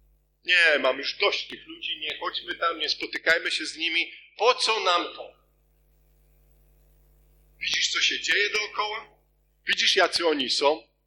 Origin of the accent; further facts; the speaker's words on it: Świnoujście, West Pomeranian Voivodeship, Poland; Ja też urodziłem się nad morzem. Świnoujście. Urodziłem się nad morzem